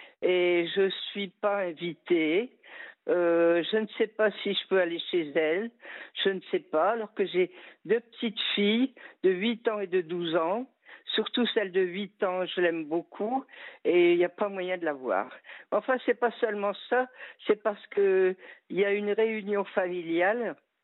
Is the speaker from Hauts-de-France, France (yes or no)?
yes; Hauts-de-France, France; Alors moi je suis native des Flandres françaises.